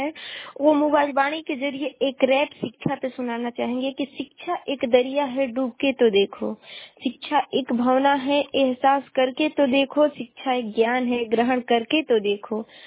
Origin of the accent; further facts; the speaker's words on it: Uttar Pradesh, India; और मैं बलिया जिले की निवासी हूँ।